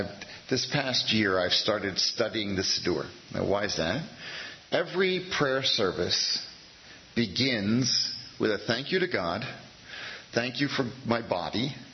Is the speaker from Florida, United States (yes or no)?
no; New Jersey, United States; also born or lived in Central California; I'd never understood these prayers when I was growing up in New Jersey. They never made any sense. Why you're praying for rain in the middle of the winter? Because we didn't get any. And then I moved to Central California